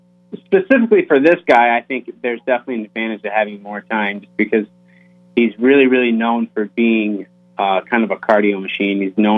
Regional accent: Michigan, United States; Well, growing up in Michigan, my favorite thing in the world to fish was freshwater steelhead.

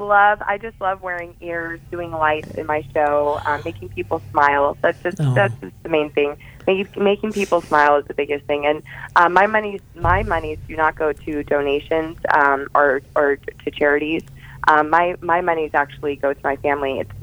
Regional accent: Phoenix, Arizona, United States; So I'm from Phoenix, Arizona.

